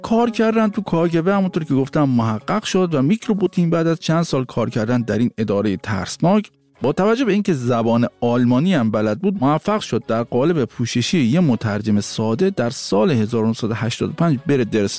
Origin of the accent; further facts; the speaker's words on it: Shiraz, Fars, Iran; born there; متولد شیرازم هستم